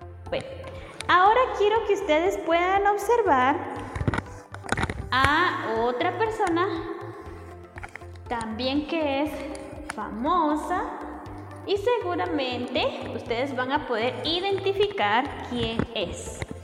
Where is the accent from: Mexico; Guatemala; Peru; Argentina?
Guatemala; en nuestro caso, que somos de Guatemala, nuestra nacionalidad es guatemaltecos.